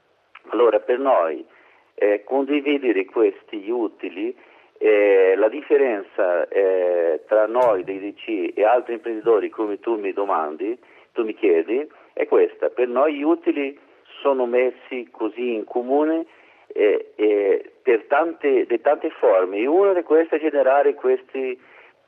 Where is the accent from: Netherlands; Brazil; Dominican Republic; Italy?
Brazil; Italian is a second language; io sono brasiliano e parlo qualcosa italiano, ma non come penso il meglio italiano.